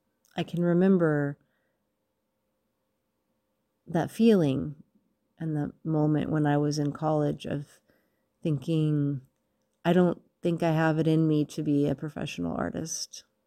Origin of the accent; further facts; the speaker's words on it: California, United States; I grew up in California in very progressive communities. And in the summertime, I would go and visit my grandparents, my mom's parents, in, like I described, East Texas.